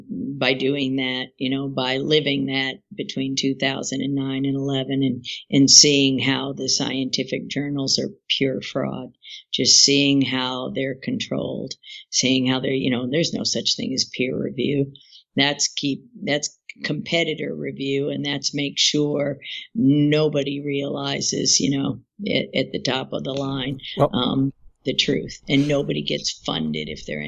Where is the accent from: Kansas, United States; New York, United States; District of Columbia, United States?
District of Columbia, United States; Washington; I grew up in Washington, D.C., and I never heard about any of these conspiracy theories.